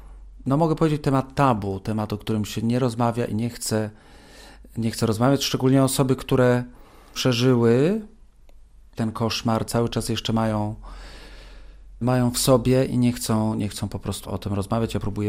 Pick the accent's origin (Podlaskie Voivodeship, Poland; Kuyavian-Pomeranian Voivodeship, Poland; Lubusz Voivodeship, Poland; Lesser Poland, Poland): Lesser Poland, Poland; Kraków; born there; also born or lived in Wrocław; now in Warsaw, Poland; urodziłem się jednak w Krakowie, studiowałem we Wrocławiu, więc Warszawa była dla mnie takim miastem zagadką. I dopiero gdy przyjechałem tutaj 15 lat temu na stałe